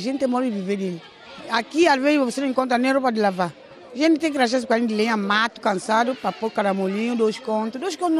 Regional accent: Agostinho Neto, Lobata, São Tomé & Príncipe; Nasci aí, em Agostinho Neto, antigamente falava Rio de Ouro.

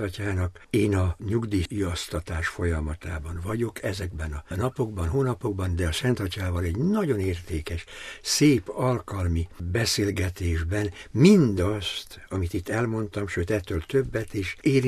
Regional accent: Vojvodina, Serbia

